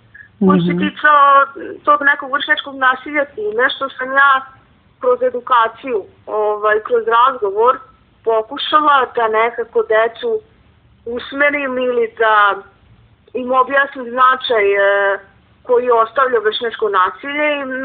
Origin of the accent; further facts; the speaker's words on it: Bečej, Vojvodina, Serbia; Mnogo sam ja odlučila da nikako svoju školu neću nastavljati u Bečeju, u mom rodnom gradu